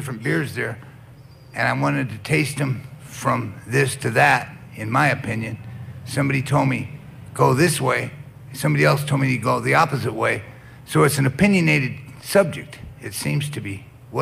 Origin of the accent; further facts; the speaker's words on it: Albuquerque, New Mexico, United States; now in Las Cruces, United States; I'm originally from Albuquerque. I live in Cruces now.